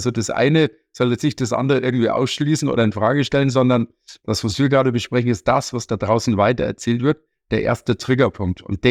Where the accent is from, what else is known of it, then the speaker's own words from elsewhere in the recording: Munich, Bavaria, Germany; Ich komme aus München.